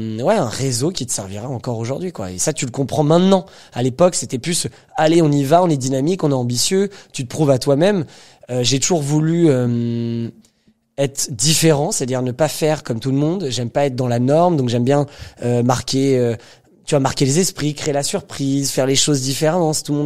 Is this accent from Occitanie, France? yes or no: no; Paris, Île-de-France, France; on est français, parisien